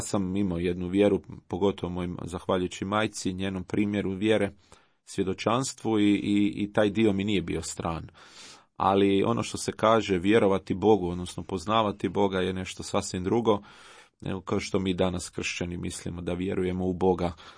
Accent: Rijeka, Primorje-Gorski Kotar County, Croatia; 46. godina je vrlo blizu, gotovo, pa ne znam, 2/3 života vezano je za moj rodni grad Rijeku, gdje sam rođen, odrastao, studirao teologiju

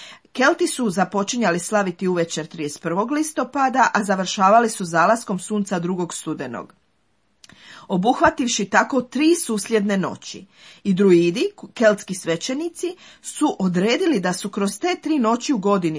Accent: Croatia; Evo, mi kao Hrvati preživjeli smo mnoge opasnosti, razne strahove, preživljavamo i dan danas to.

